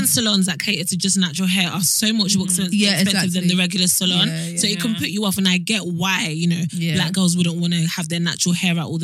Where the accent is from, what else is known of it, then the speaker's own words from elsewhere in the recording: Nigeria; So I can't I don't eat British food. I am Nigerian to the core.